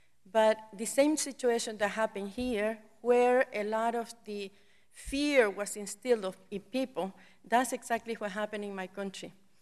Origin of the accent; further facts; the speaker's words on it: El Salvador; I was born and raised in El Salvador, and I've been through many exiles